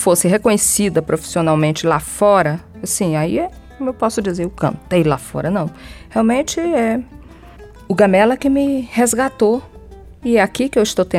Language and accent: Portuguese; Brazil; eu sou brasileira e eu quero grana no bolso